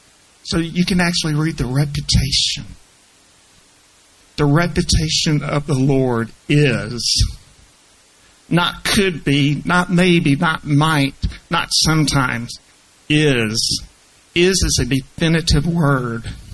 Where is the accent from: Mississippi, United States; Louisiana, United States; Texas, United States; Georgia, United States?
Louisiana, United States; I'm originally from Louisiana. I did spend time in Arkansas.